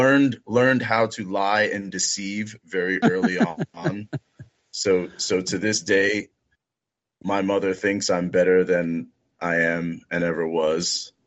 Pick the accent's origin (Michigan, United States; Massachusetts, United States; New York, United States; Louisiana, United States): New York, United States; Laurelton; I moved out of the house at 22, moved into Seaford, Long Island. I grew up in Laurelton, Queens. Moved to Seaford.